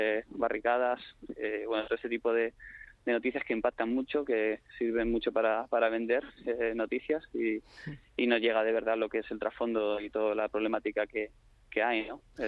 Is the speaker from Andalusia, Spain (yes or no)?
no; Leganés, Community of Madrid, Spain; los que somos de Leganés y los que son de Getafe